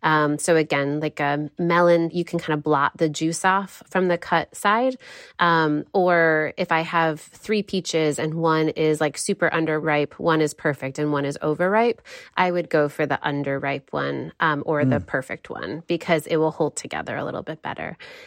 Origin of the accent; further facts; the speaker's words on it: Michigan, United States; I'm from Michigan and we grow a lot of fruit here. I mm-hmm. have always lived, or mostly always lived on the west side of the state, which is our fruit belt.